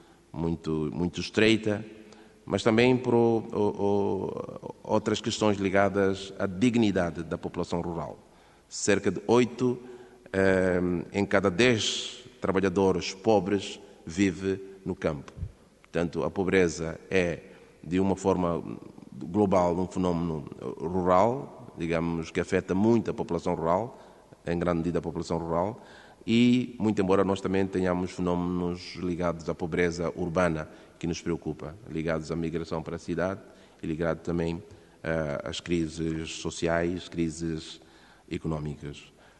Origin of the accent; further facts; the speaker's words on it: Mozambique; now in Portugal; para completar a apresentação, eu sou moçambicano e responsável do escritório da FAO aqui em Portugal